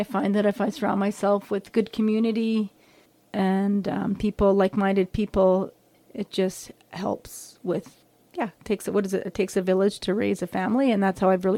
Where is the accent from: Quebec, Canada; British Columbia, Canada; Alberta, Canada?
British Columbia, Canada; Vancouver; I just met up with a love that I grew up with in Vancouver. We met when we were 14, and then we totally parted ways.